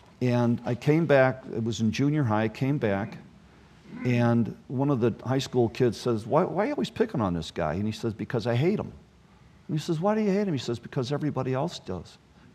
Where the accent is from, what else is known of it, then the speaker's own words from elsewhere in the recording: Chicago, Illinois, United States; I grew up in Roseland, my first, I think, until I was about age 6, 7 years old.